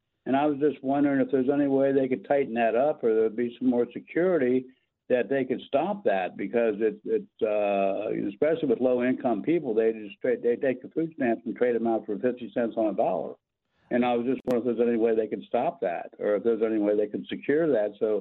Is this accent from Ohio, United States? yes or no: yes; Cincinnati, Ohio, United States; now in Wisconsin, United States; Well, I brought up, I'm originally from Ohio, Cincinnati, Ohio, and I moved up here many years ago because I love it in Wisconsin.